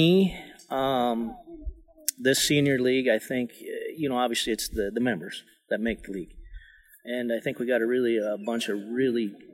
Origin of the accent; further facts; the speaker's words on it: Cogswell, North Dakota, United States; I'm from Cogswell, North Dakota, and I guess I'm basically semi-retired. I still farm just a little bit.